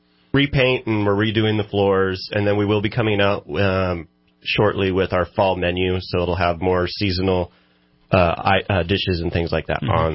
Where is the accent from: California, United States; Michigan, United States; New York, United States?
California, United States; Cottonwood; I grew up in Cottonwood, been here my entire life. The only time we came to downtown Reading when I was a kid is if I had to go to the doctor.